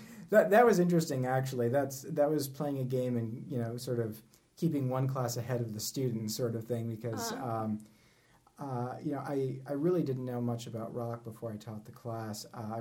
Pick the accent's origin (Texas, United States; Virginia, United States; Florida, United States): Florida, United States; South Florida. I've moved a ton there.